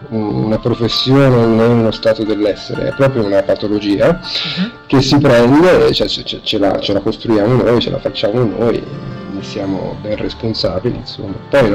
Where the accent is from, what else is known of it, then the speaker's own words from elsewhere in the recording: Calci, Tuscany, Italy; now in Bolzano, Italy; Io non sono da Bolzano, io sono pisano, anzi della provincia di Pisa, di Calci, e niente, abito, vivo a Bolzano ormai da 2001, quindi da 6 anni.